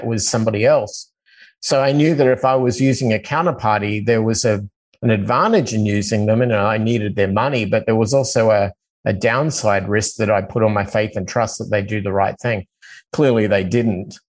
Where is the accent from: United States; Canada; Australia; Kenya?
Australia; growing up in Australia as a surfer.